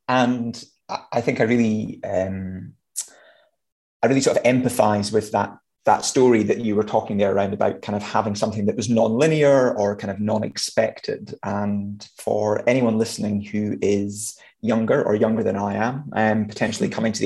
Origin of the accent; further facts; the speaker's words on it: Scotland, United Kingdom; Obviously, I'm from Scotland.